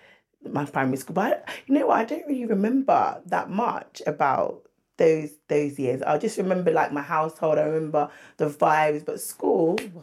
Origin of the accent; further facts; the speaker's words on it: London, United Kingdom; So I was born in London. And what to say about where I was born, where I come from? I come from London. I was born here.